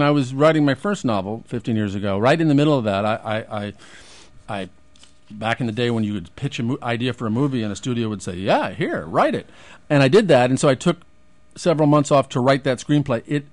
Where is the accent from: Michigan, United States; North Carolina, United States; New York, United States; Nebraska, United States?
Nebraska, United States; Omaha; I grew up in Omaha, Nebraska.